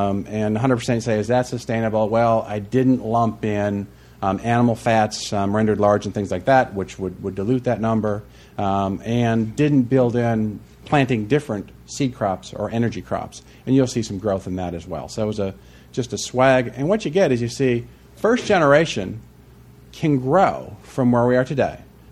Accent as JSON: {"language": "English", "region": "Wisconsin", "country": "United States", "tie": "born or raised there", "said": "back in my home state of Wisconsin"}